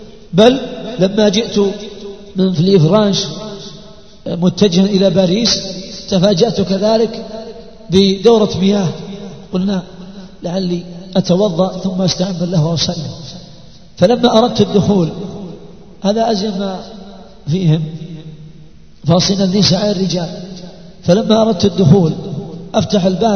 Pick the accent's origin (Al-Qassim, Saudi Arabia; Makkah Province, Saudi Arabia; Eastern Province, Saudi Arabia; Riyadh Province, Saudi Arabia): Al-Qassim, Saudi Arabia; Buraidah; في جعل درس عندنا في بريدة